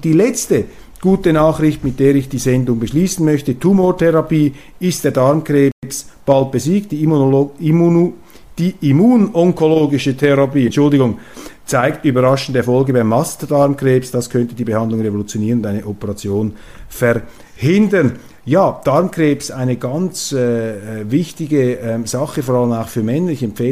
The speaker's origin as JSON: {"language": "German", "country": "Switzerland", "said": "was in der deutschen Öffentlichkeit etwas markanter zutage tritt als bei uns in der Schweiz."}